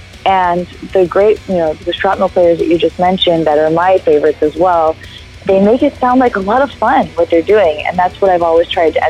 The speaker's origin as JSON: {"language": "English", "region": "California", "country": "United States", "tie": "born or raised there", "said": "I grew up right here in Southern California listening to … all the great shrapnel bands."}